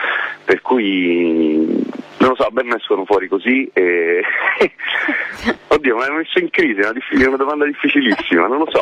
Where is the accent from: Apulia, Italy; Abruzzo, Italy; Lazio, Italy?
Lazio, Italy; Rome; mamma e papà sono nati e cresciuti a Roma e vengono da genitori romani, insomma, per cui sono abbastanza farcito, sono cresciuto in Borgata, e non si scappa da quella roba là, è proprio una radice forte.